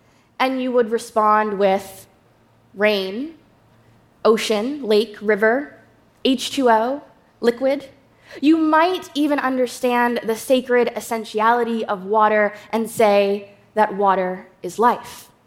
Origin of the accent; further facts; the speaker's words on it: New York, United States; Hello, good day, everyone. I'm from the Shinnecock Nation.